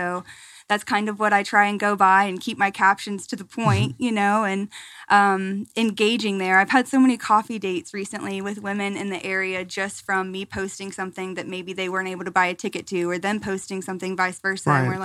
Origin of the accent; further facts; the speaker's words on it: Atlanta, Georgia, United States; obviously that's kind of what I'm just drawn to because I'm from Atlanta, you know.